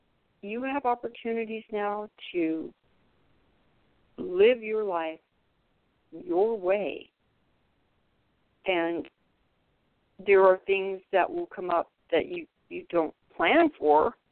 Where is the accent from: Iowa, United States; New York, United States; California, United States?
California, United States; now in The Villages, United States; I'm from California, and I cannot tell you the level of respect and courtesy that goes on here in the villages.